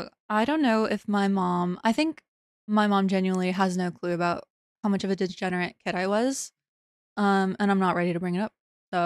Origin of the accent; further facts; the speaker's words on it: El Paso, Texas, United States; And I'm from El Paso, Texas, which is a military town. There's like a base there.